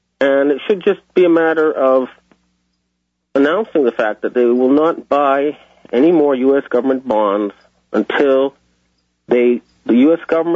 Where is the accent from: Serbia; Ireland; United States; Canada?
Canada; And as a Canadian, I'd be proud to serve in a U.S. ship like the Enterprise